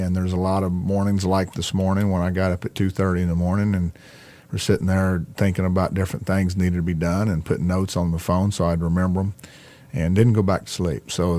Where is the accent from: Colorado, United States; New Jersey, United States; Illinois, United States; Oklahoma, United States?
Oklahoma, United States; I'm from Oklahoma.